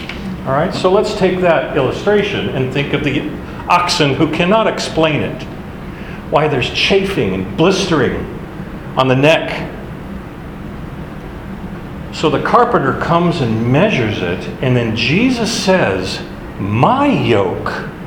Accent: Alaska, United States; growing up in Alaska, I loved to play hockey.

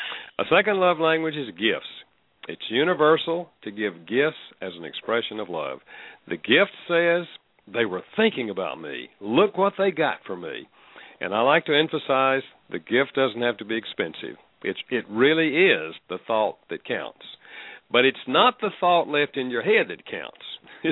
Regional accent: Winston-Salem, North Carolina, United States; And I'm calling from North Carolina. If you can tell the accent, I live here, North Carolina.

